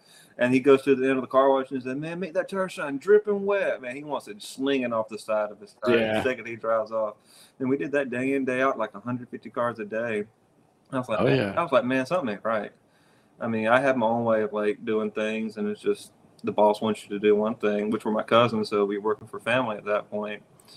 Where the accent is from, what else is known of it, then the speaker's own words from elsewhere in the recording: Georgia, United States; So I'm 45 okay. minutes west of Valdosta, about 30, 45 minutes north of Tallahassee. Okay. So I'm about, okay, I got you. Yeah, southwest Georgia.